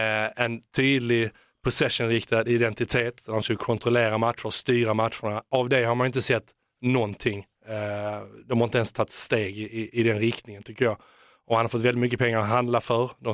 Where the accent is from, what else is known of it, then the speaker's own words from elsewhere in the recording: Landskrona, Skåne, Sweden; Jag är från Landskrona